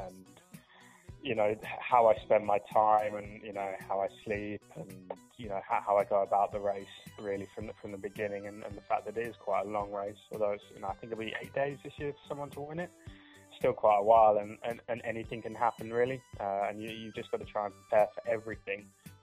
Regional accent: United Kingdom; I'm from Great Britain, from just outside London.

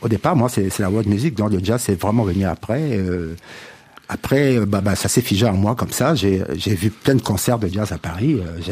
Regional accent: Cameroon; born there; moved away; j'étais en tournée avec … justement, au Cameroun. Et ça faisait longtemps que je n'avais pas été dans mon pays natal

